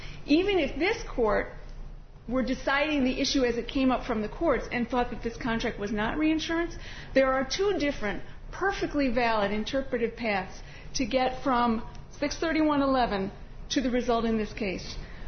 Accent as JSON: {"language": "English", "town": "Milwaukee", "region": "Wisconsin", "country": "United States", "said": "from Milwaukee, Wisconsin."}